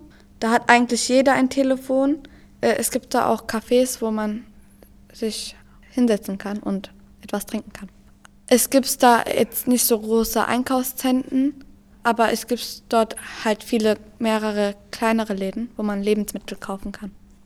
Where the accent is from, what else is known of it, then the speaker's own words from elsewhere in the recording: Lebach, Saarland, Germany; born there; Ich bin in Lebach geboren, also in Saarland.